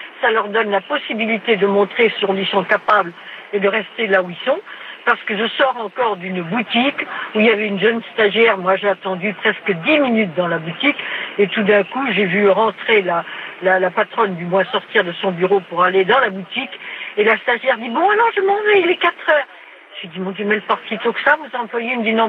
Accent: France; Je suis française, hein, toute ce qu'il y a de plus française

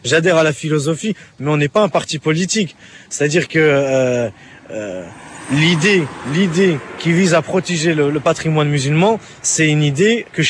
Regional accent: France; Je suis français, certes, de nationalité, mais musulman de confession.

